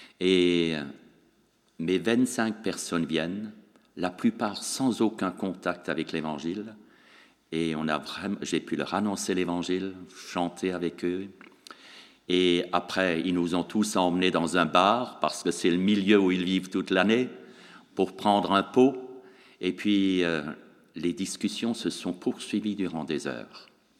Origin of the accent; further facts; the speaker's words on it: Grand Est, France; Et nous venons de la région de Strasbourg. D'ailleurs, vous le remarquerez à mon accent, il est un peu différent de l'accent belge, mais il est bien prononcé.